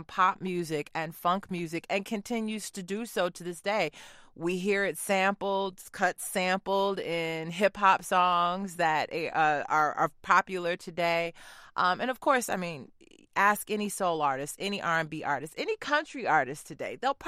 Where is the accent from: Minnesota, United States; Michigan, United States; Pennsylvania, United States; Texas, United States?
Michigan, United States; Detroit; It was that important to me growing up in Detroit, me having parents who were really big into the sound of Motown